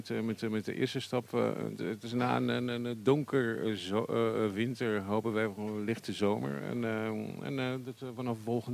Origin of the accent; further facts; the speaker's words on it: Barcelona, Catalonia, Spain; now in Netherlands; Ik kom eigenlijk uit Barcelona.